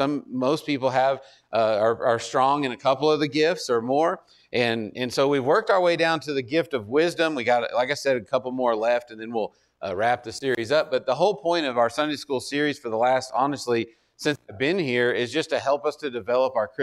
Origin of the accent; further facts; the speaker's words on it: Texas, United States; I'm from Texas, so I was kind of used to the 95s and 100s and all